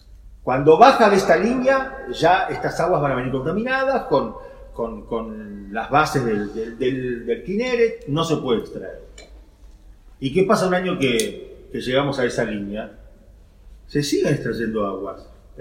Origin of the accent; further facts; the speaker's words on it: Buenos Aires, Argentina; somos hombres de ciudad, no somos hombres de campo. Y somos hombres de Buenos Aires, que puede llover durante todo el año.